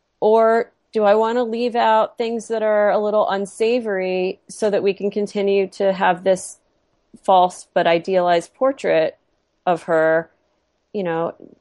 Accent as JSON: {"language": "English", "town": "New York City", "region": "New York", "country": "United States", "said": "But I'm a New Yorker, and I'm a little brash and brassy, and so many New Yorkers are."}